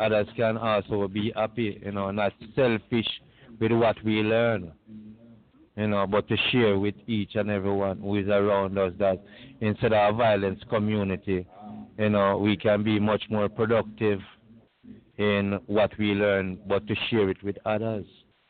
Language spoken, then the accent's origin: English; Jamaica; but originally I am from Jamaica.